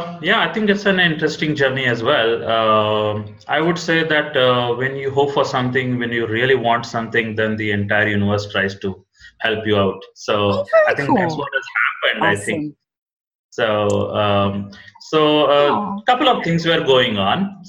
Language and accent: English; India; Second, you're getting it to India, that too in my hometown.